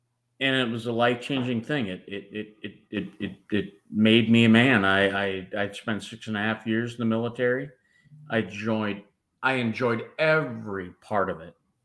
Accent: Mankato, Minnesota, United States; Minnesota. I was born and raised in Mankato, Minnesota. 1967, I was born, October 16, 67.

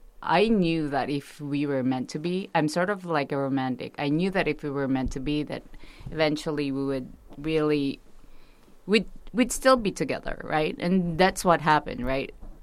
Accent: Philippines; Growing up in the Philippines, I'm only used to Filipino food.

